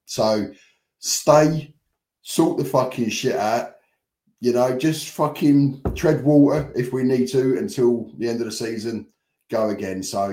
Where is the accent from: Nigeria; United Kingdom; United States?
United Kingdom; Bromley, London; Man, it bring Bromley into it. Man, that's my hometown.